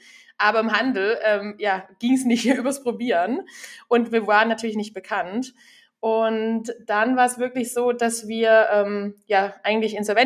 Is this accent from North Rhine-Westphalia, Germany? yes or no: no; Baden-Württemberg, Germany; Wir kommen aus dem Schwabenland.